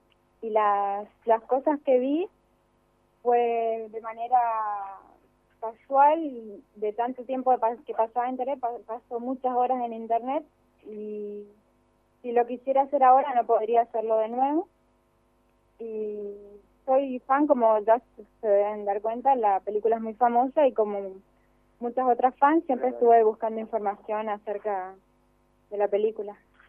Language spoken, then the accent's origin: Spanish; Posadas, Misiones, Argentina; tengo 24 años, soy acá de Posadas, siempre viví acá. Viví toda mi vida en Villa Cabello, hace unos años me mudé con mi familia a Villa Sarita.